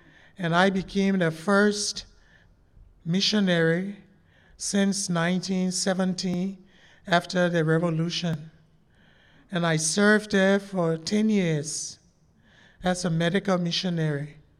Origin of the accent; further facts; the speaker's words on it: Liberia; I am originally from Liberia, and Liberia was founded after the ex-slaves returned from this country.